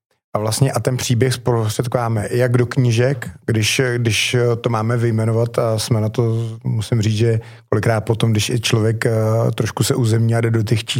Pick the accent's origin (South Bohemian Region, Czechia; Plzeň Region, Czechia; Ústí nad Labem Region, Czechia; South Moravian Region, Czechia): Plzeň Region, Czechia; Plzeň; Já to vždycky hrozně rád přirovnávám, protože jsem Plzeňák